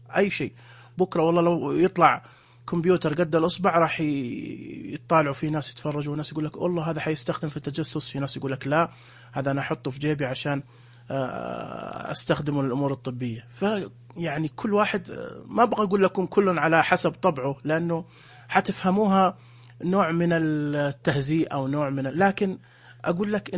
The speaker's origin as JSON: {"language": "Arabic", "country": "Saudi Arabia", "said": "بلادنا المملكة العربية السعودية تعد الأولى في الوطن العربي اهتماما بمجال الذكاء الاصطناعي"}